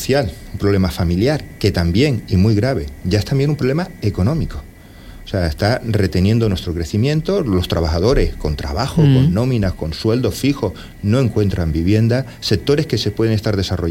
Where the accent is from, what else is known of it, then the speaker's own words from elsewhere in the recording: Canary Islands, Spain; Yo hablo de Fuerteventura porque soy de Fuerteventura, somos diputados de Fuerteventura, claro.